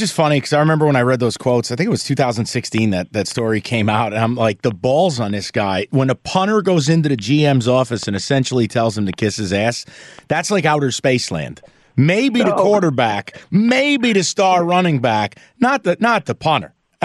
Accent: East Coast, United States; Pat, you got to understand, I'm from the East Coast

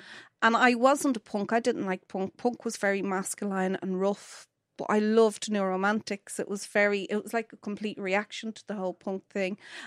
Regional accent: Dublin, Leinster, Ireland; So I grew up in the Liberties, and I walked from to school through Francis Street.

